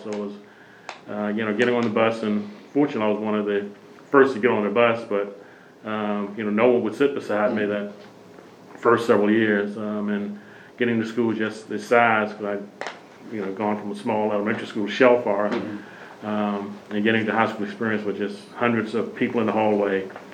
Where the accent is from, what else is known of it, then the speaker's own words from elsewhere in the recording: Louisa, Virginia, United States; Yes, I grew up in Louisa, but it was a lower end, far eastern part of the county, just near the Hanover-Goochland county line.